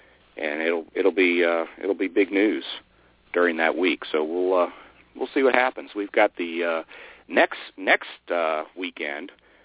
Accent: Maryland, United States; now in Charlotte, United States; I'm from Maryland originally, but I'm more of a Carolina Panthers fan now that I moved to Charlotte

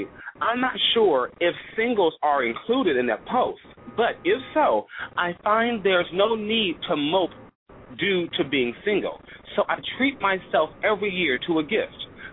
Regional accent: California, United States; I'm from Southern California, so we don't really see a lot of ice here.

